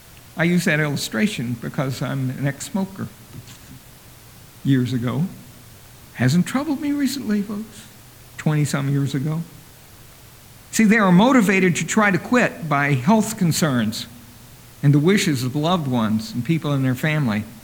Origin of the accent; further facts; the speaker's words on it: Oklahoma, United States; I'm from Oklahoma. They got this word down there.